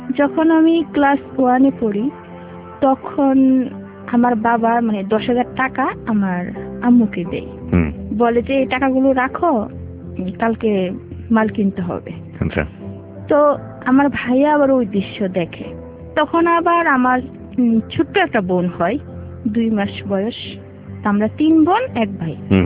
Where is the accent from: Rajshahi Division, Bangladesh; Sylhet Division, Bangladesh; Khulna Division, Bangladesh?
Sylhet Division, Bangladesh; Sunamganj; born there; now in Gazipur, Bangladesh; আমাদের বাড়ি হচ্ছে সিলেট সুনামগঞ্জ থানা, তো ওখানে আমি জন্মগ্রহণ করি।